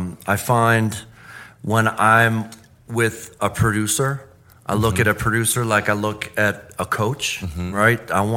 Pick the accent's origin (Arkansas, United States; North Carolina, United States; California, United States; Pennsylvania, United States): Pennsylvania, United States; Philadelphia; And I have a younger sister. And we grew up in Center City, Philadelphia.